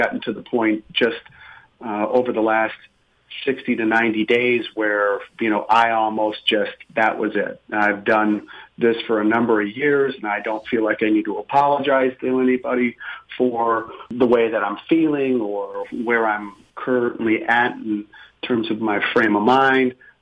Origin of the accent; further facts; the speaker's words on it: Phoenix, Arizona, United States; I'm from Phoenix, Arizona.